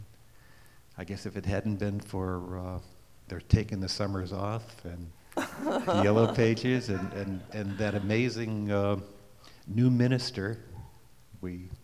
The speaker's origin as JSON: {"language": "English", "region": "East Coast", "country": "United States", "tie": "born or raised there", "lives_now": "St. Louis, United States", "said": "Gloria and I grew up on the East Coast and have fond memories of during our courtship going out to Provincetown and playing in the dunes."}